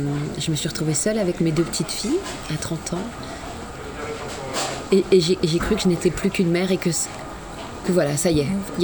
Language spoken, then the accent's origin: French; Tunisia; Je suis tunisienne et c'est juive tunisienne